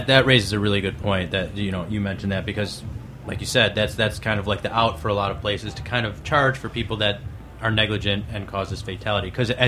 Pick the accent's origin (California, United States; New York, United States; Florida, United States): New York, United States; Buffalo; I grew up in Buffalo, and you could drive for miles without seeing someone walking, and that just doesn't happen even on the deadest of nights in New York.